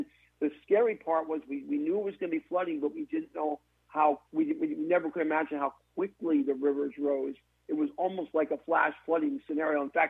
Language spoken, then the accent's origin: English; Philadelphia, Pennsylvania, United States; My hometown, Philadelphia, is right on the edge of having their hottest August on record.